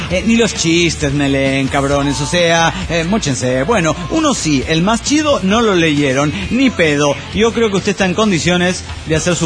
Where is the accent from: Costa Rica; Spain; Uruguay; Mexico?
Mexico; Morelia, Michoacán; de Morelia, Michoacán.